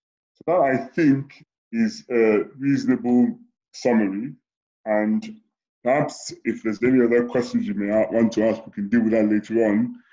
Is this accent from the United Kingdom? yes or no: yes; England, United Kingdom; born there; I was born in England.